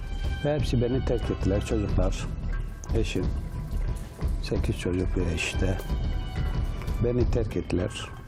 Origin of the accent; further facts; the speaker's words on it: Diyarbakır, Diyarbakır Province, Turkey; 1954 doğumlu Diyarbakır Gözeköy köyünde doğdum. 62 yılında Diyarbakır'a geldim.